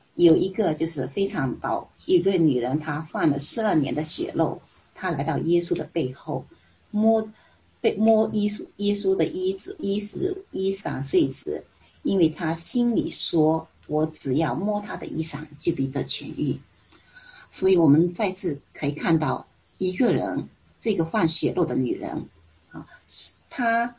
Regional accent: China; 那么同样呢，在马太在以色列人的眼中也类似我们中国人的那种汉奸那样子

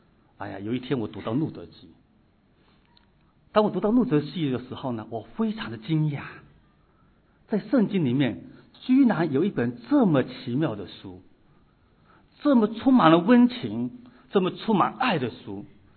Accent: China; 因为我们知道我们从中国过来了

